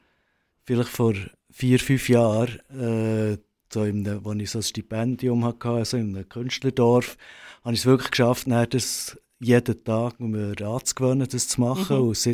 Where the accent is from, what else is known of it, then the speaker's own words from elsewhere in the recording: Bern, Switzerland; born there; also born or lived in Berlin; bin ich jetzt in Bern geboren und bin er nachher Sozialpädagogik-Ausbildung und Velokurier bin ich dann auf Berlin ausgewandert